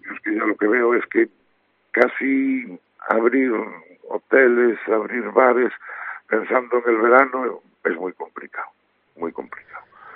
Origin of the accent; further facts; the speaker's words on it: Ribadeo, Galicia, Spain; somos todos de Ribadeo